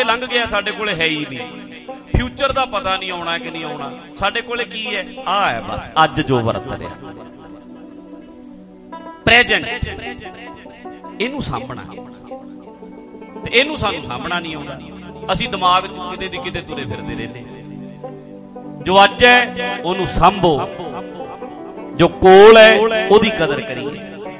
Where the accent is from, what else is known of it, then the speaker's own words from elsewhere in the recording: Dhadri, Punjab, India; ਮੇਰਾ ਪਿੰਡ ਢੱਡਰੀ ਹੈ